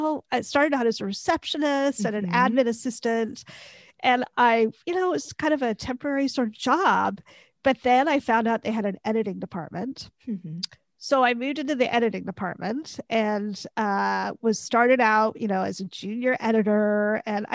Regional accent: Oregon, United States; I'm from Oregon.

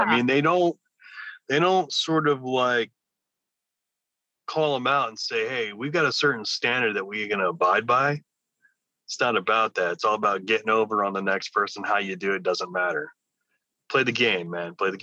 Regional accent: California, United States; I'm really not too happy to say I'm from California, let alone where I was raised.

